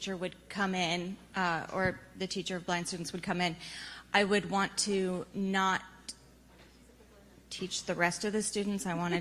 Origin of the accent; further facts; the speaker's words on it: Maryland, United States; I am from St. Mary's County down in Southern Maryland.